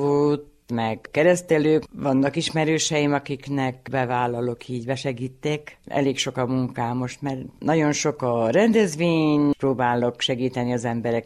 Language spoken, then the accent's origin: Hungarian; Fejér, Hungary; born there; gyermekgyőremetei lakos. Amúgy Székesfehérvár melletti Ócfalván születtem, de már 41 éve élek Remetén, idejöttem férjhez.